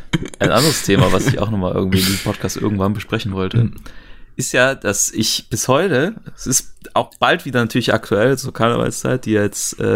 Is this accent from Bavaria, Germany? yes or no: no; Düsseldorf, North Rhine-Westphalia, Germany; weil es einfach eine coole Stadt ist, auch als Düsseldorfer.